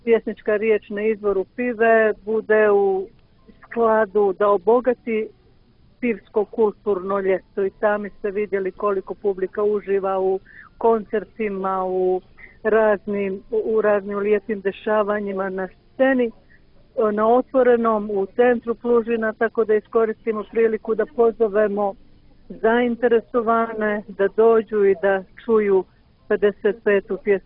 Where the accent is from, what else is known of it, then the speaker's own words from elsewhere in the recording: Montenegro; manifestaciju koja se upisuje i ubraja u najstarije manifestacije kod nas u Crnoj Gori, a Boga mi i u regionu.